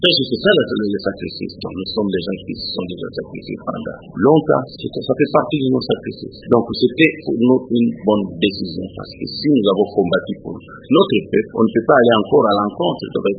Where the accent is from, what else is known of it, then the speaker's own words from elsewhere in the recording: Kasaï, DR Congo; Du Katanga, je suis du Kasaï, et quand nous sommes arrivés, beaucoup de gens pensaient que j'étais aussi du Katanga